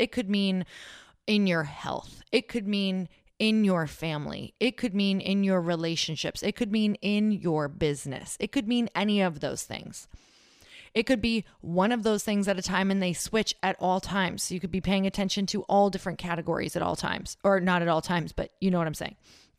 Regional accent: Michigan, United States; Like I am … from Upper Michigan and it's just crazy town.

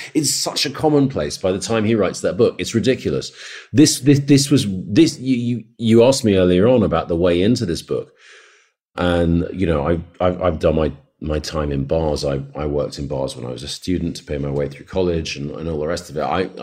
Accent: Jamaica; I mean, in Jamaica, I'm half Jamaican, my mother's from Montego Bay.

